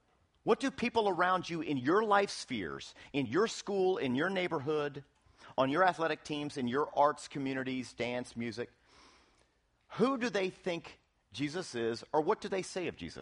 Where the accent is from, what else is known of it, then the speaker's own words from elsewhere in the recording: Centerville, United States; I am from Centerville.